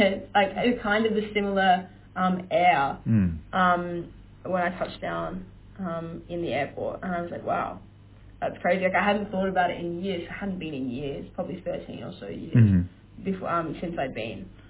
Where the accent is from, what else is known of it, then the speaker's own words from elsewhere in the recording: Melbourne, Victoria, Australia; also born or lived in Tasmania; I am originally from Melbourne. Mm-hmm. I spent a bit of time in Tasmania as well, so this is in Australia. I study journalism at RMIT in Melbourne.